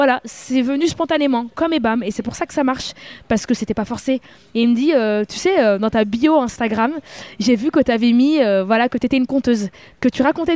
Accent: Flanders, Belgium; Et donc, moi, c'est vrai que j'ai grandi en région flamande. Voilà. Donc, je parle parfaitement le néerlandais comme le français.

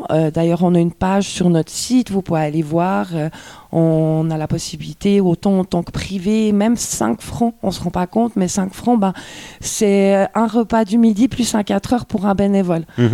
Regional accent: Switzerland; En tant que bon Suisse, on est bien éduqué à vite nettoyer

